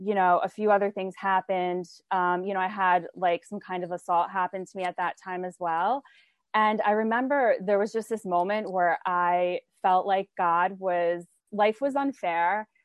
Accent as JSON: {"language": "English", "region": "New Jersey", "country": "United States", "tie": "born or raised there", "said": "I grew up in New Jersey. We would sneak out to go to New York City and just go to all the clubs, like really young"}